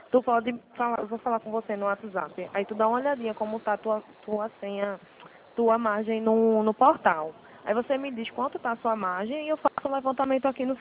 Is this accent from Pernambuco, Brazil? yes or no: yes; Recife, Pernambuco, Brazil; sou daqui de Recife.